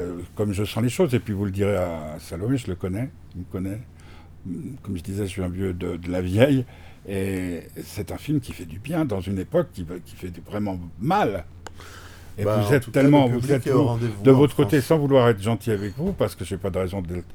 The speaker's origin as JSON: {"language": "French", "region": "Geneva", "country": "Switzerland", "also_born_or_lived": "Nice", "said": "Moi, je suis genevois, comme je vous le disais, mais j'ai vécu très longtemps à Nice"}